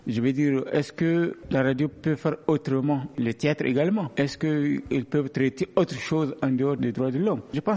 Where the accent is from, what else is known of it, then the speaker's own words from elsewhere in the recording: Niger; Sinon, un beau jour, on va se réveiller en tant qu'Américain ou Français ou tout ce que vous voulez, mais sauf Nigérien, parce qu'on aurait perdu notre culture.